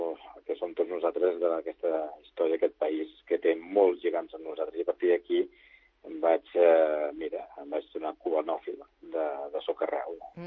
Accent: Sant Cugat del Vallès, Catalonia, Spain; jo sóc de Sant Cugat de sempre.

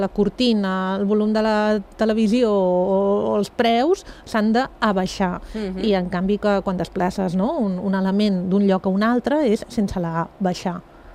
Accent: Sant Quirze, Catalonia, Spain; Llavors fem a Sant Quirze, jo soc de Sant Quirze, ja ho saps

